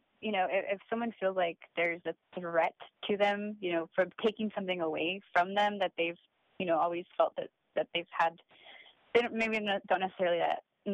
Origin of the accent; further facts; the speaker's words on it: El Paso, Texas, United States; No, I grew up there. I grew up in El Paso.